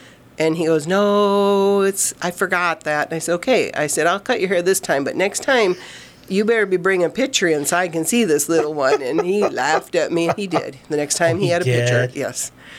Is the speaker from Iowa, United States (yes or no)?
yes; Buffalo Center, Iowa, United States; now in Forest City, United States; I grew up in Buffalo Center, so that's not too far.